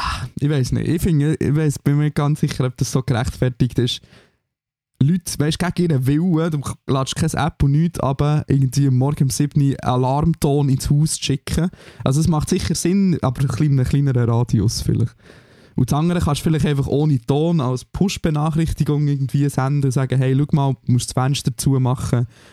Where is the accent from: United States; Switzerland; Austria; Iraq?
Switzerland; now in Germany; Voll, ich als Schweizer dachte, ja, fuck, ich muss die J-Tabletten holen.